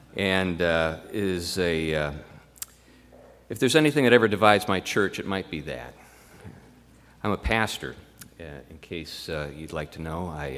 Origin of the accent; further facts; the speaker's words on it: Pennsylvania, United States; So my father deserted our family when I was 11 years old in this bleak situation in western Pennsylvania.